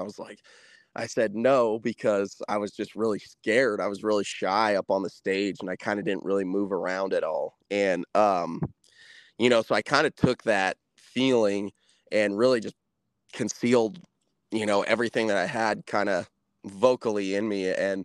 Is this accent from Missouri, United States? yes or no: no; Colorado, United States; You know, I grew up here in Colorado singing and, you know, didn't start learning to play guitar until 2015